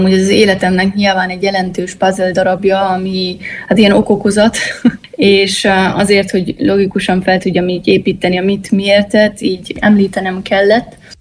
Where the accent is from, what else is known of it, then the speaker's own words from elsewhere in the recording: Vlăhița, Harghita, Romania; also born or lived in Odorheiu Secuiesc; Székelyudvarhelyen születtem, de Szentegyházán nőttem fel, tehát nekem Szentegyháza amúgy a szülővárosom, és ebből a kisvárosból igazából nagy álmokkal indultam, és ehhez volt kicsi a szülővárosom.